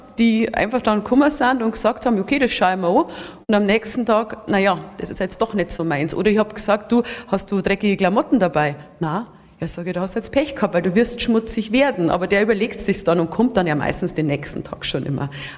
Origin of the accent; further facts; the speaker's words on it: Germany; auch ich als Deutscher bin mit Problemen konfrontiert.